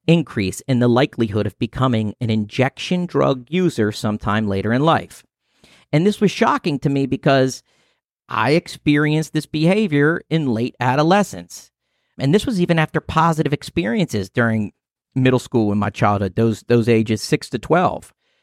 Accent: Baltimore, Maryland, United States; born there; And I was born in Baltimore City.

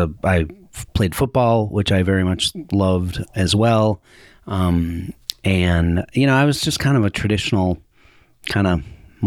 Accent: Milwaukee, Wisconsin, United States; You know, I was I grew up in Milwaukee, Wisconsin, the international mecca of skiing.

